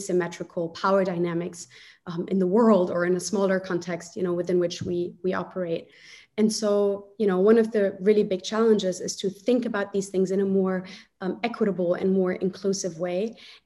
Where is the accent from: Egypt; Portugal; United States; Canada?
Egypt; I'm from Egypt originally. And I moved to Egypt after the protests in 2011 to work in an NGO that worked with street children.